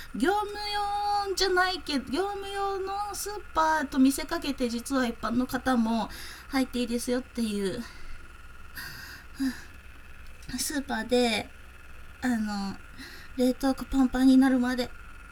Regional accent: South Kanto, Japan; 出身は南関東です。はい、南関東のどこかまではまあね、伏せさせていただきますが

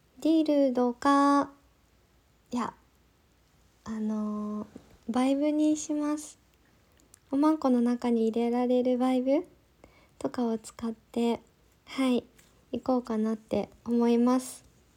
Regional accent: Kansai, Japan; now in Tokyo, Japan; 出身地は、関西です。今ちょっと東京に住んでるのでちょっと関西弁が出にくいけど、はい関西出身です。

